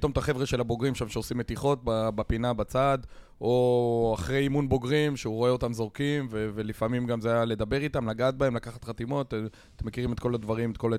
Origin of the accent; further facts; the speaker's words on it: Holon, Tel Aviv District, Israel; גם בתור מאמן וגם בתור חולוני